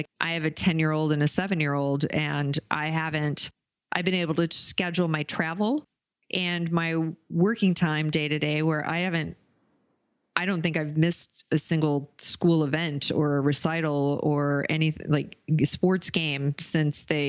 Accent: Oklahoma, United States; I grew up in Oklahoma. I was at a lot of, I did a lot of witnessing in church, in Baptist churches in Oklahoma.

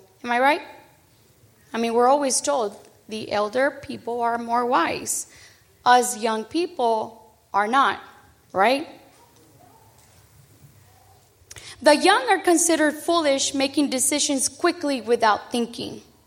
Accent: Texas, United States; I'm from Texas, so yeah.

